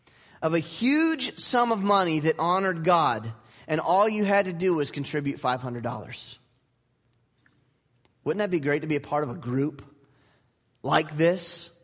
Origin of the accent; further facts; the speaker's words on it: United States; Forgive me, I am American